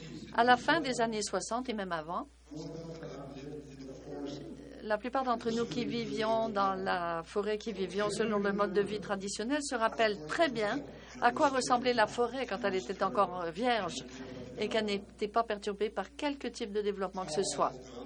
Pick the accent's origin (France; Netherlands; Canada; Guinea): Canada; Quebec; mon vrai pays, c'est la forêt boréale qui est le long de la rivière Broadback. C'est là que je suis né. C'est de là que je viens.